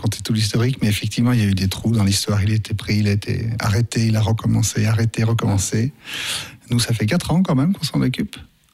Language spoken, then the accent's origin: French; Auvergne-Rhône-Alpes, France; je suis personnellement originaire du Beaujolais, fils de viticulteur.